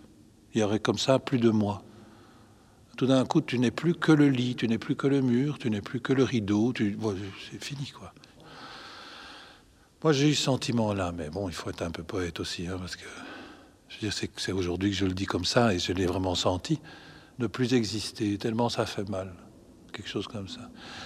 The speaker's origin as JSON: {"language": "French", "country": "DR Congo", "tie": "born or raised there", "also_born_or_lived": "Etterbeek, Belgium", "said": "Je suis reparti très vite au Congo belge à l'époque. Je devais avoir 6 semaines et puis j'ai vécu toute ma jeunesse au Congo."}